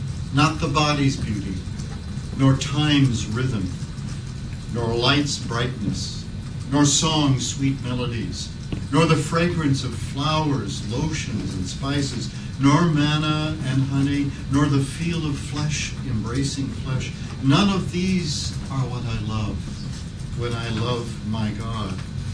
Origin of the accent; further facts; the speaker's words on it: Atlanta, Georgia, United States; I'm from Atlanta, so folks, you know, I've been in Ebenezer and other places.